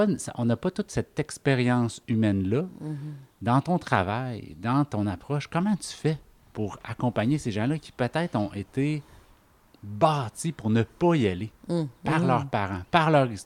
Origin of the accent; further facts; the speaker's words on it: Quebec, Canada; Je suis québécois, je suis né ici. Mes parents avaient des valeurs, ont encore des valeurs catholiques.